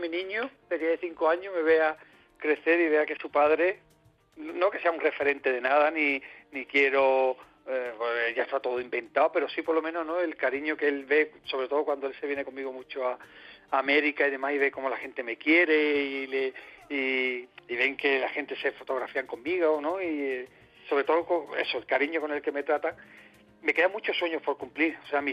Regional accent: Jerez, Andalusia, Spain; mañana que me llamen para irme otra vez para Jerez, a mi tierra

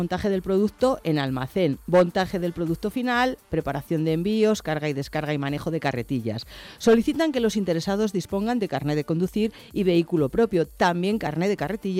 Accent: Madrid, Community of Madrid, Spain; los que somos madrileños y estamos acostumbrados lo echamos de menos cuando no estamos en Madrid

